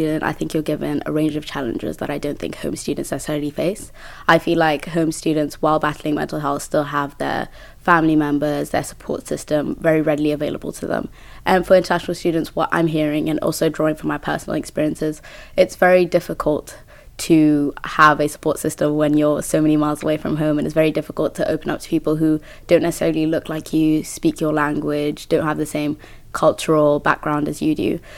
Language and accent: English; Kenya; now in United Kingdom; I am originally from Kenya, so I'm an international student myself